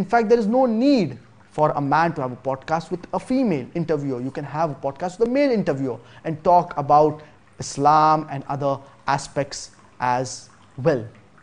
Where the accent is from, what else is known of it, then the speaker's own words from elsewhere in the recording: Malaysia; I am from Malaysia and I'm self-employed.